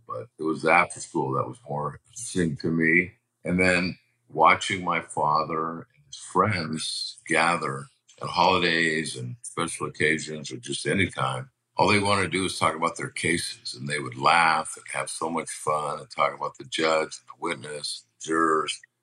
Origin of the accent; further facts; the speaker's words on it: Los Angeles, California, United States; You know, I was just a kid of a family of six kids growing up in Los Angeles.